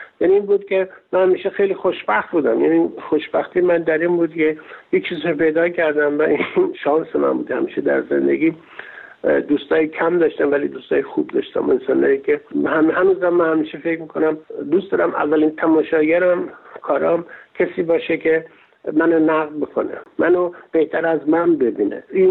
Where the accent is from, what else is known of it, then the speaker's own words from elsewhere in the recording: Iran; moved away; بعد من از ایران اومدم بیرون.